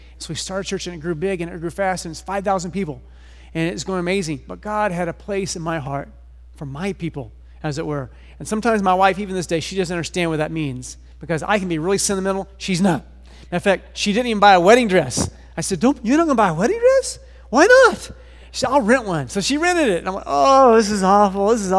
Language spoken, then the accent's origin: English; Independence, Missouri, United States; I'm from Kansas City, born and raised in Independence, Missouri.